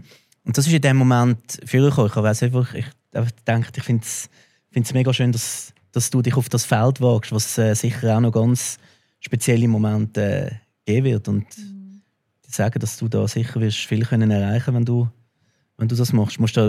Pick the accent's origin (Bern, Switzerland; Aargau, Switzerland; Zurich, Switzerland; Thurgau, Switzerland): Zurich, Switzerland; dass wir in der Schweiz dürfen geboren werden, dass wir so wohlbehütet wie du bin ich auch da in Zürich aufgewachsen.